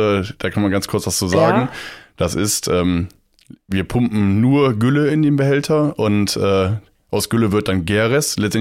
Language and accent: German; Germany; Also ich komme gebürtig auch aus Scheele-Wahohn.